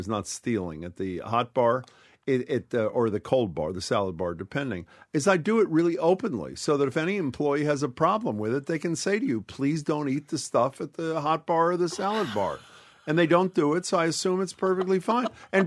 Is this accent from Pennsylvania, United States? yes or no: yes; Philadelphia, Pennsylvania, United States; It's ending a block from where I grew up in Center City, the Art